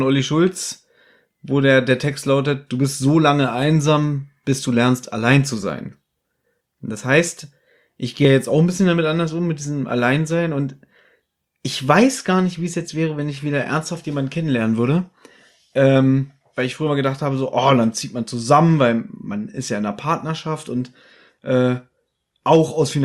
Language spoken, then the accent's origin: German; Berlin, Germany; born there; ich bin in Berlin geboren und bin hier allein in dieser großen Stadt.